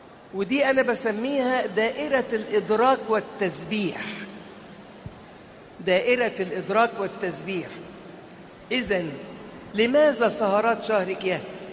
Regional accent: Asyut, Asyut Governorate, Egypt; ناس كتير عندنا في أسيوط وغير أسيوط بيسهروا كل ليلة

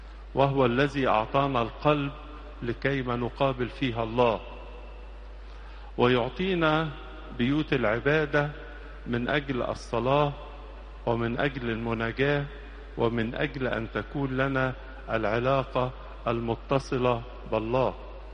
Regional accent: Egypt; بلادنا مصر

